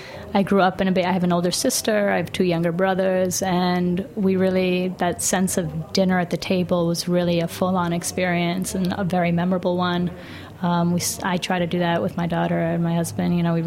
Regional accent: New York City, New York, United States; I grew up in the West Village.

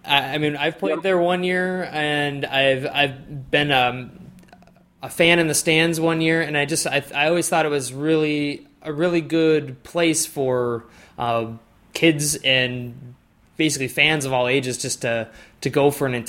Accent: La Crosse, Wisconsin, United States; I grew up in La Crosse, and I had heard about it.

